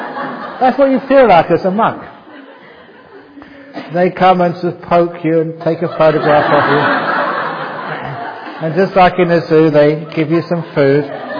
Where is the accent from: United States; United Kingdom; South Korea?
United Kingdom; England; because I'm English, you know the Ungmo, they're always really eccentric. You know, we're the home of eccentrics over in England.